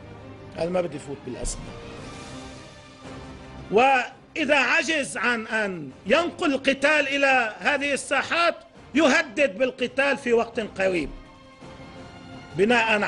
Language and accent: Arabic; Lebanon; نحن كلبنانيين